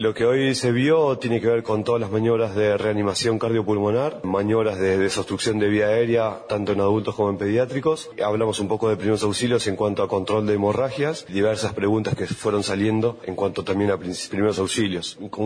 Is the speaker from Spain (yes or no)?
no; San Carlos de Bariloche, Río Negro, Argentina; Yo soy de Bariloche, damos muchos cursos ahí en Bariloche